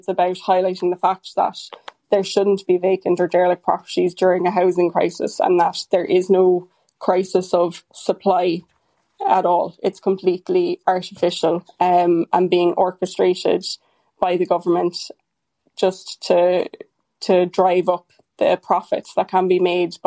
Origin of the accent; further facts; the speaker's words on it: Cork, Munster, Ireland; And I'm from Cork City myself.